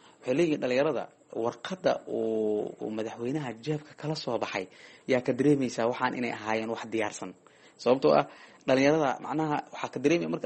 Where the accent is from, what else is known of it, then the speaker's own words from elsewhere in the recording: Jowhar, Hirshabelle, Somalia; born there; Marka anigu ahaantii magaalada bulshada Jowhar aan ku dhashay